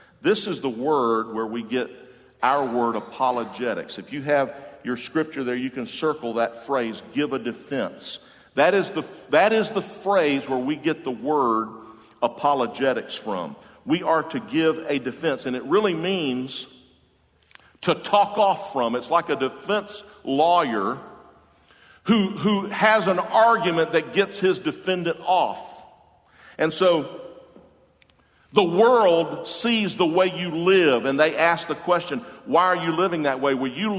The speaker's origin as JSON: {"language": "English", "town": "Jacksonville", "region": "Florida", "country": "United States", "said": "In Jacksonville, I'm from Jacksonville, and we have the big port there."}